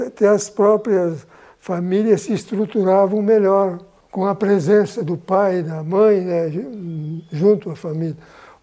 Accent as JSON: {"language": "Portuguese", "town": "Farroupilha", "region": "Rio Grande do Sul", "country": "Brazil", "tie": "born or raised there", "said": "Nasci em Farroupilha e vivo em Farroupilha"}